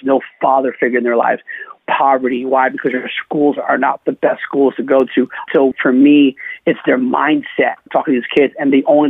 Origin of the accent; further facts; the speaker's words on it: New York City, New York, United States; You know, I'm born and raised in New York City as a New Yorker. You know, I love my city. I thank God every day that I was born here.